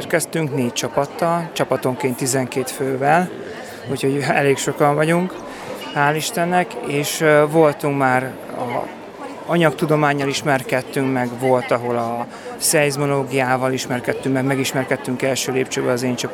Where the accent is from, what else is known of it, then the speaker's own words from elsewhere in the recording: Miskolc, Borsod-Abaúj-Zemplén, Hungary; Hát illetve miskolciak vagyunk